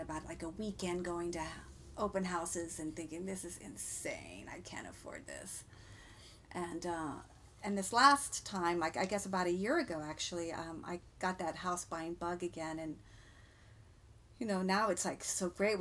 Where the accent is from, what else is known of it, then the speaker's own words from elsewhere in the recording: Denver, Colorado, United States; also born or lived in Nashville, Tennessee; now in Los Angeles, United States; Well, I've been in Los Angeles since the 80s. I'm originally from Denver.